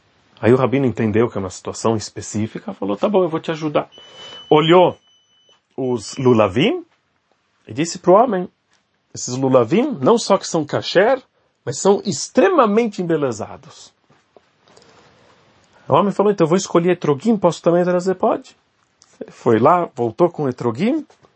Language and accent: Portuguese; Russia; Portuguese is a second language; Mas eu vim da Rússia e durante muitos anos nós não podíamos sequer mencionar as palavras Arbata Minim, quatro espécies.